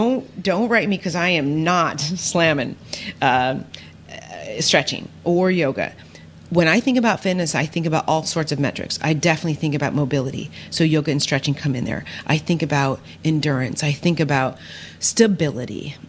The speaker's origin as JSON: {"language": "English", "region": "Ohio", "country": "United States", "tie": "born there", "moved": "yes", "lives_now": "Michigan, United States", "said": "Believe it or not, I was born in Ohio, big Ohio State Buckeye fan. I moved to Michigan, still a big Ohio State Buckeye fan."}